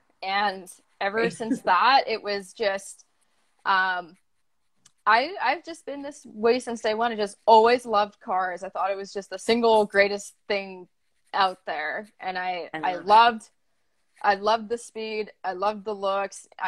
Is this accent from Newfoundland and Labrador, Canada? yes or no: no; Vancouver, British Columbia, Canada; I am from Vancouver, BC, Canada. I've lived here all my life